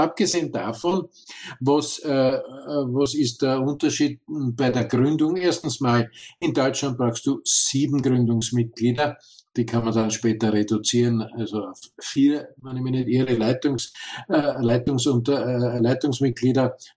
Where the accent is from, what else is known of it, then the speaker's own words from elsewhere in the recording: Austria; Bei uns in Österreich sind es 2 Menschen, die sich zusammenfinden müssen.